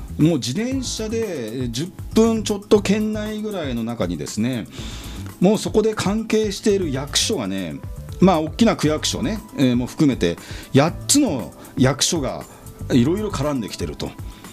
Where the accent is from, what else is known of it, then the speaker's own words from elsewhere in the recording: Yokohama, Kanagawa, Japan; 私は南武線の夜行、横浜市鶴見区の夜行、南武線の夜行というところが出身なんですけどね、夜行小学校、夜行中学校、鶴見高校という、まあ、地元なんですけれども、